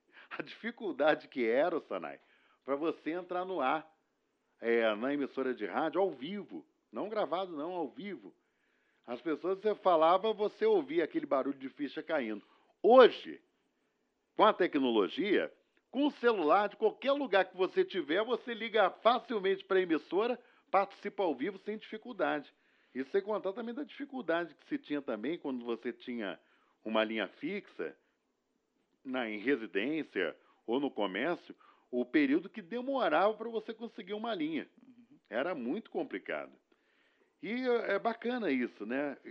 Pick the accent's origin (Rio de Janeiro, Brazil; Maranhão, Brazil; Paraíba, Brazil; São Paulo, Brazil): Rio de Janeiro, Brazil; Eu sou carioca, né? Na época, trabalhava no Rio de Janeiro.